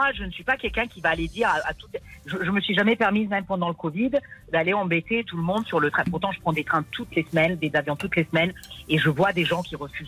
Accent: Italy; French is a second language; moi je suis italienne, je sais que nous les Italiens on a tendance

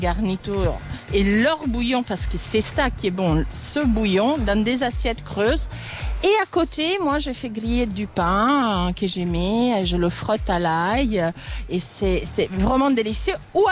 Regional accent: Italy; Alors, vous savez, je suis italienne, on mange beaucoup de saucisses.

